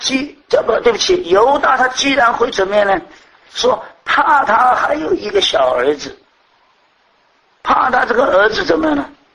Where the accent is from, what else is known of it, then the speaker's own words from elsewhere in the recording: China; 我们中国人很搞这套东西的，不是这样吗？